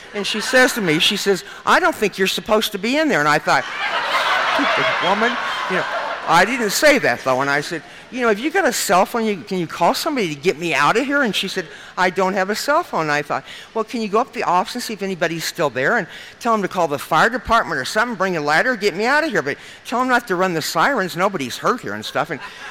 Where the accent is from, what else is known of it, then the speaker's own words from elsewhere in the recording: Lincoln, Nebraska, United States; You know, I grew up in Lincoln, Nebraska. I come from a wonderful home there in Lincoln, Nebraska.